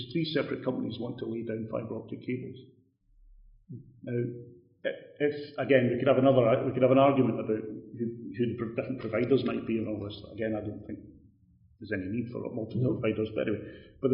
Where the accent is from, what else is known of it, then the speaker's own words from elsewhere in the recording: Scotland, United Kingdom; I grew up in Ayrshire. I used to spend my youth racing bikes around South Ayrshire and all that, and right through these wee former pit villages and all that.